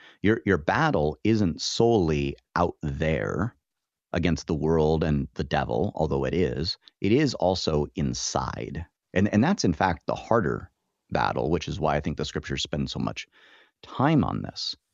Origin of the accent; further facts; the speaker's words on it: New Mexico, United States; now in Midwest; So, you know, I'm not a Midwesterner by birth or anything. I'm from New Mexico originally. But having been in the Midwest for a while